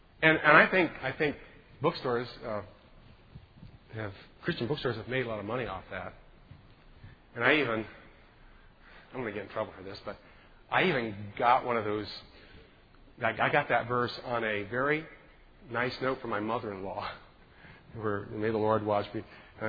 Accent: Indiana, United States; and even in my home state of Indiana.

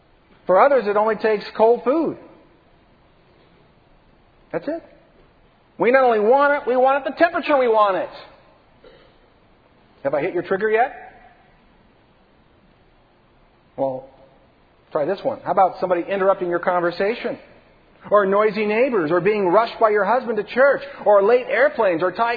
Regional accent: United States; I mean, that's just being an American, right?

